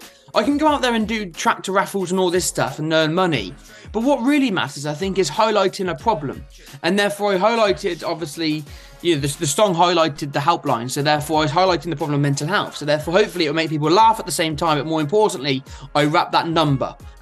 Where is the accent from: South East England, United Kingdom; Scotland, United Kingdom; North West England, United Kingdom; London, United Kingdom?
South East England, United Kingdom; Chipping Norton; I'm just like this, I'm a guy from Chippy Norton.